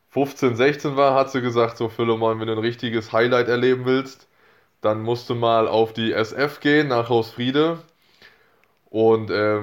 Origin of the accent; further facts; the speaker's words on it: North Rhine-Westphalia, Germany; gebürtiger Siegerländer, dadurch auch der Bezug zum rhein-westfälischen EC. Jetzt gerade bin ich im Nordschwarzwald aktiv